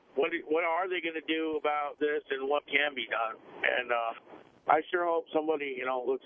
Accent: Florida, United States; Now, I'm from Florida over there.

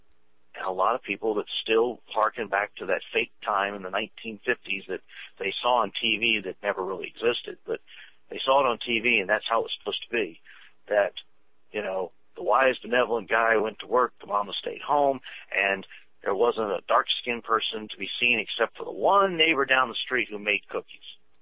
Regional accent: West Virginia, United States; born there; Yeah. Well, I was born in West Virginia.

